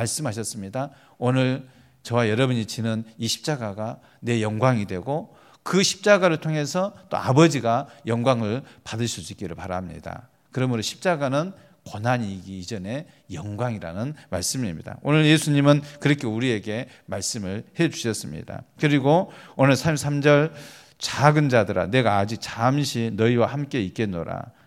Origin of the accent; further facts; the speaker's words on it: Naju, South Jeolla, South Korea; 저는 그 나주 시골에서 자랐기 때문에 키는 작아도요 어렸을 때 지게를 참 많이 졌습니다.